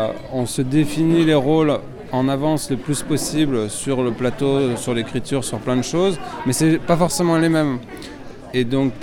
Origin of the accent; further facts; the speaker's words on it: France; Moi, je suis français d'origine italienne.